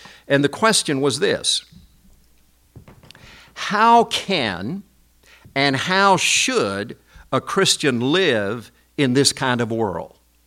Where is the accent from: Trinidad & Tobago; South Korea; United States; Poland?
South Korea; You know, growing up in Korea as a child, even before it made any sense to me